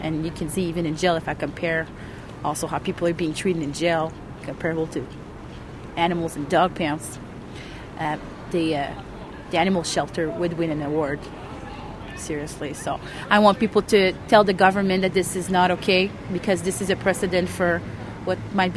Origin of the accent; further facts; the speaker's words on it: Canada; Me as a Canadian, I should have at least have the right to know why my husband is being arrested.